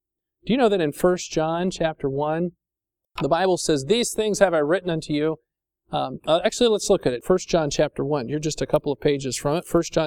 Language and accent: English; Indiana, United States; My parents lived in farm area where I grew up in Indiana